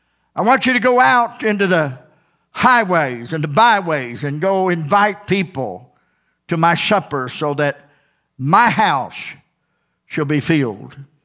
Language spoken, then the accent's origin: English; Missouri, United States; I grew up here in Missouri, and morning was called breakfast.